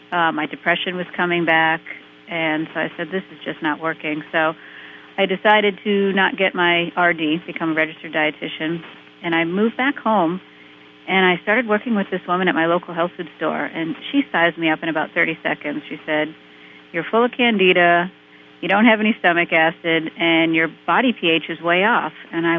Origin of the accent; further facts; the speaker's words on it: Massachusetts, United States; I grew up here in Massachusetts and, of course, was raised on the standard American diet